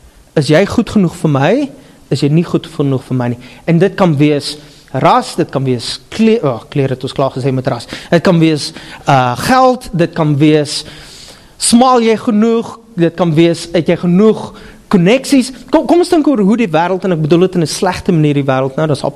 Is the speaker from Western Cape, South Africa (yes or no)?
no; Upington, Northern Cape, South Africa; ek kom van Appington af, so ek kan hoor praat